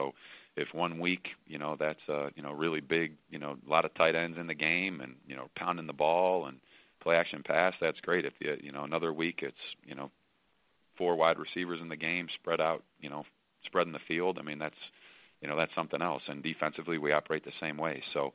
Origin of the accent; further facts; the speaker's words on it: Ohio, United States; this is my hometown. I grew up in Northeast Ohio